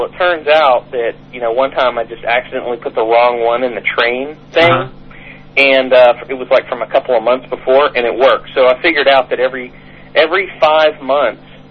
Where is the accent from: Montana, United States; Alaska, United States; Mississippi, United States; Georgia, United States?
Georgia, United States; basically, I'm from Georgia, and if you're from Georgia, then some people will spell Georgia related to.